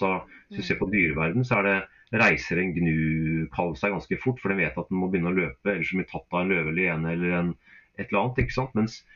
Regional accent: Bangladesh; also born or lived in India; now in Norway; Jeg vokste opp som prest og misjonærsønn, så jeg vokste opp i bussen i Bangladesh og India, kom tilbake til Norge som en liten villgutt, rett og slett

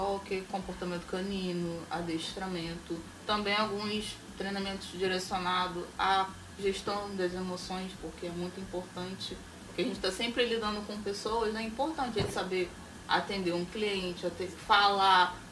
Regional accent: Rio de Janeiro, Brazil; Eu vim da Baixada, gente.

